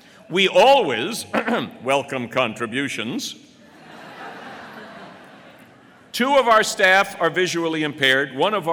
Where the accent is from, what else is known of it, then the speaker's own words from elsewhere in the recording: New York, United States; You have to forgive me if I burst into song every now and then, but I'm from New York.